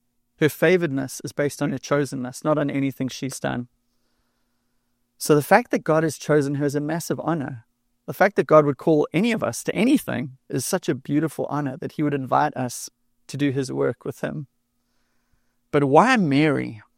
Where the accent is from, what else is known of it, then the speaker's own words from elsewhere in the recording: Durban, KwaZulu-Natal, South Africa; I grew up in South Africa. I grew up on the East Coast in a little city called Durban.